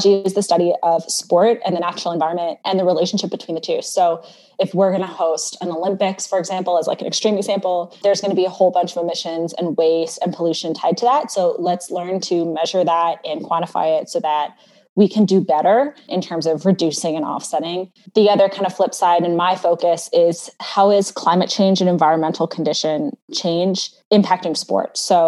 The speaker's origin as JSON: {"language": "English", "country": "Canada", "said": "So I'm Canadian."}